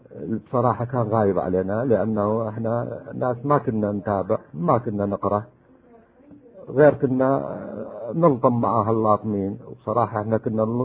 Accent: Iraq; moved away; ما غادرنا العراق، لأن كان يعني مغمض عيوننا في العراق، عايشين في لال يعني أكثر شيعة

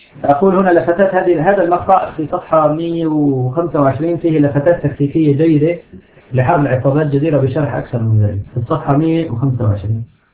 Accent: Hama, Hama Governorate, Syria; هذا حصل عندنا في حماة، مدينة 450 ألف نسمة، فيها أكبر شريحة للتنظيم في البلد كله

